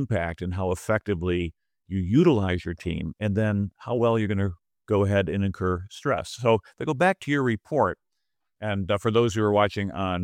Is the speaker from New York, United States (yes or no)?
yes; Buffalo, New York, United States; I said, I'm from Buffalo. We had all these Polish guys.